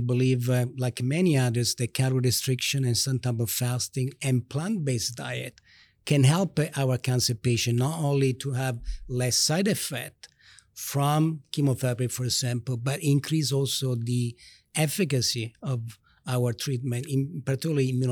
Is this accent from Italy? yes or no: yes; Rome, Lazio, Italy; moved away as an adult; now in United States; As a matter of fact, I grew up in Rome, in Italy, and then I came to the state to do research